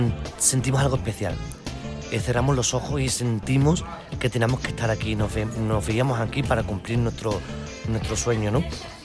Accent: Badajoz, Extremadura, Spain; De Sevilla, decía, digo, no, yo soy de Badajoz, ¿no?

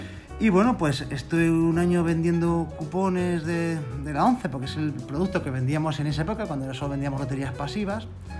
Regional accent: Valladolid, Castile and León, Spain; born there; moved away as an adult; now in Badajoz, Spain; Pues yo nací hace 48 años en Valladolid, soy castellano de nacimiento, aunque ahora lleve ya 6 años siendo pacense de adopción.

